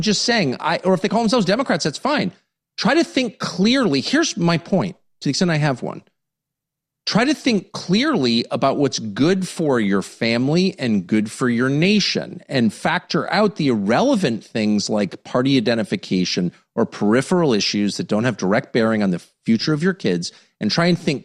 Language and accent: English; United States; Because I'm an American and I want what's best for my country.